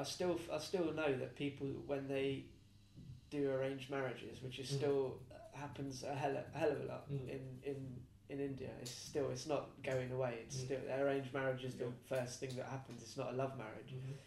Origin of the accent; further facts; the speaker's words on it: United Kingdom; But I think it's pretty much phased out with our generation, especially being British.